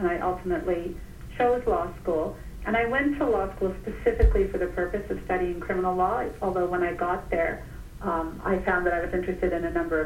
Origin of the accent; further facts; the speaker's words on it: Dundas, Ontario, Canada; also born or lived in London, England; But I grew up in a town called Dundas, which is just outside of Hamilton in Ontario. My dad taught at McMaster University, so we lived in Dundas.